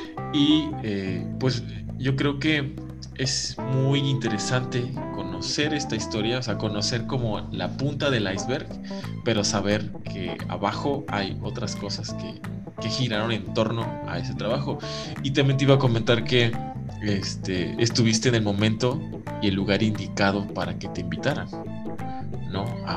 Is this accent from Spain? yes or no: no; Mexico; Y sí es algo que como latino es nuevo y es emocionante porque la competencia se pone más interesante, ¿no? Tú sabes que llegaste ahí y tienes que seguirlo, o sea. Ya, como decimos en México